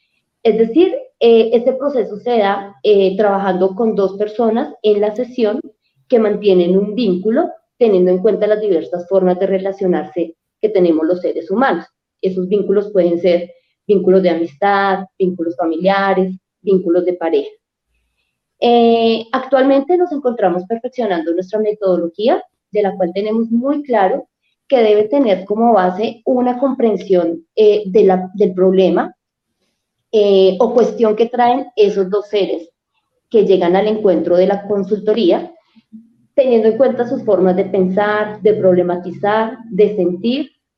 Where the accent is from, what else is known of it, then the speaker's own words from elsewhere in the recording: Bogotá, Colombia; somos de Bogotá, Colombia